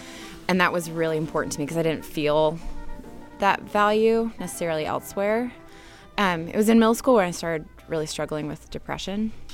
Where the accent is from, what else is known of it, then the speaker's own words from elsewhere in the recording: Nashville, Tennessee, United States; I am 26 years old, and I'm from Nashville, Tennessee.